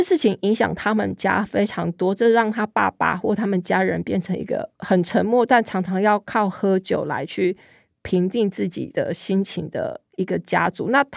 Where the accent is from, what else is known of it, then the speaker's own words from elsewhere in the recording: Taiwan; 作为一个台湾人，我每次踏上济州岛